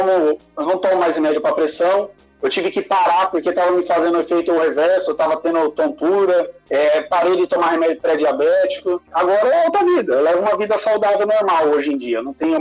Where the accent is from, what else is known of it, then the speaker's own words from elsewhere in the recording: São Paulo, Brazil; Ah, eu sou nascido e criado em São Paulo, né? Na periferia de São Paulo, na Zona Leste, lá em Itaquera. Então, eu sempre fui criado na rua, cara.